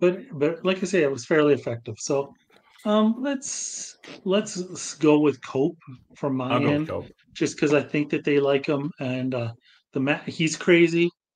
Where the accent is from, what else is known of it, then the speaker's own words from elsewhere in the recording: Calgary, Alberta, Canada; If you want to know, we're from Calgary, we're not supposed